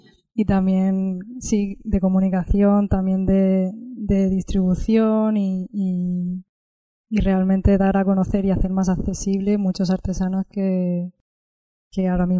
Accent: Murcia, Region of Murcia, Spain; yo soy de Murcia

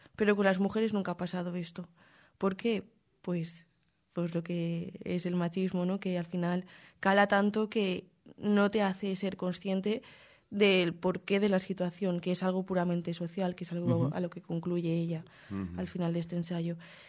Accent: Torrent, Valencian Community, Spain; la llevé a una sala que hay en Torrent, que es de donde yo soy, que está un pueblo de Valencia.

